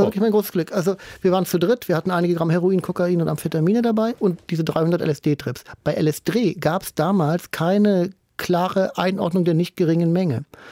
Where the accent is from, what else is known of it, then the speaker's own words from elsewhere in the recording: Germany; Ich bin nun mal an der holländischen Grenze aufgewachsen und in dem Dorf, in dem ich gelebt habe